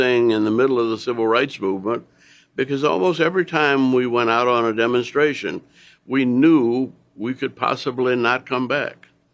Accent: New Orleans, Louisiana, United States; I mean, I grew up in New Orleans, and I would say the kind of thing that we've had this last year, we had throughout my life.

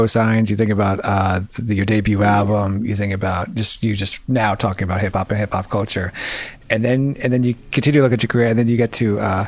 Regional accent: United States; I think as an American who loves music and who like in the 90s went through this phase of if it was on the radio, I couldn't stand listening to it type thing.

